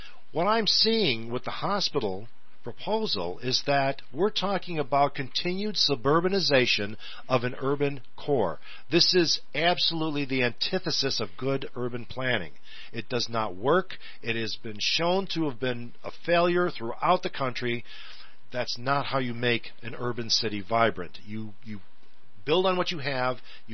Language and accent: English; New York Mills, New York, United States; I grew up in New York Mills, but I've always been an advocate for the city of Utica